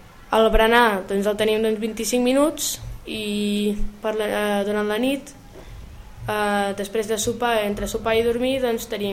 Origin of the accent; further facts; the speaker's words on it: Viladecavalls, Catalonia, Spain; De Viladecavalls.